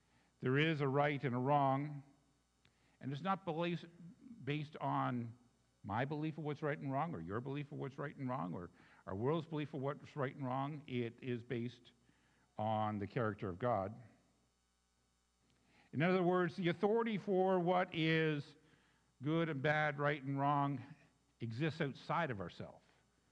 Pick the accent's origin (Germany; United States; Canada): Canada; Being Canadian means living in a way where we get along with each other, even if we don't believe the same thing.